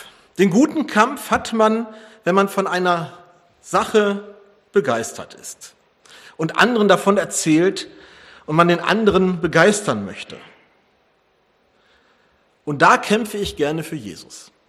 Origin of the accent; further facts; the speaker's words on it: Wuppertal, North Rhine-Westphalia, Germany; in meiner Heimatgemeinde in Sonnborn ordiniert worden bin, als ich die Rechte bekam, in der evangelischen Kirche Gottesdienste zu feiern